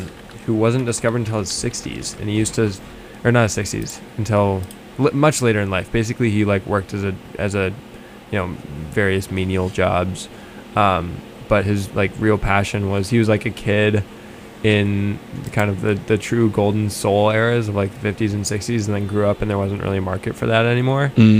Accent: California, United States; I'm from the Bay, and there's kind of a ridge that defines kind of the eastern edge of the bay. And there's a park there called Tilden

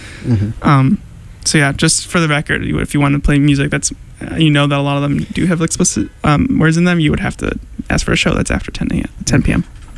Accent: Chicago, Illinois, United States; Yeah, I'm from Chicago, so … and, like … are, like, pretty big.

